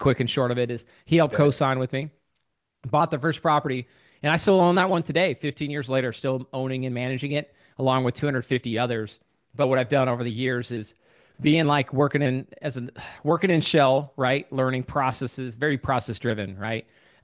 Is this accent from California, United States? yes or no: no; Wyoming, United States; because I grew up in Wyoming and that market is a heavy oil and gas market